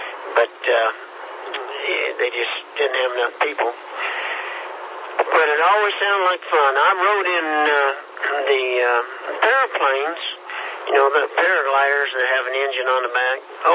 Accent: Kansas, United States; I was from Kansas, and I didn't truly appreciate being on a ship.

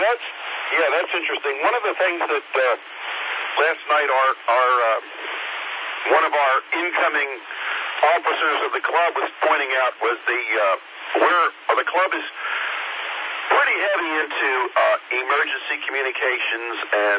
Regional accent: Northeast, United States; I remember I grew up in the Northeast

